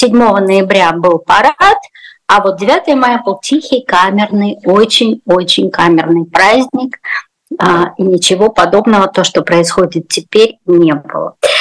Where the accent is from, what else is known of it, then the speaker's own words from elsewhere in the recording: Rostov-on-Don, Rostov Oblast, Russia; я росла в Ростове ветер в ноябре пронизывающий